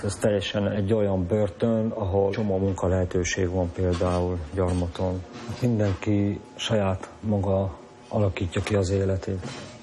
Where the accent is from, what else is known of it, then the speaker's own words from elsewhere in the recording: Nagylóc, Nógrád, Hungary; leköltöztem vidékre, Nagy Lócba, ahol felnőttem